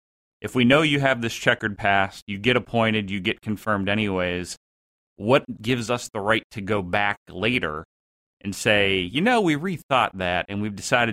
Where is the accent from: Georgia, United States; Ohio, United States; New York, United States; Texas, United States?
Ohio, United States; Youngstown; I mean, heck, I grew up in Youngstown, Ohio.